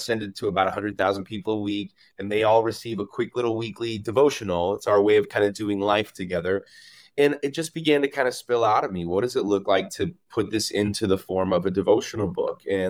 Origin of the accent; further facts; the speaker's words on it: Chicago, Illinois, United States; But I grew up in Chicago, so the Chicago teams will always have my heart.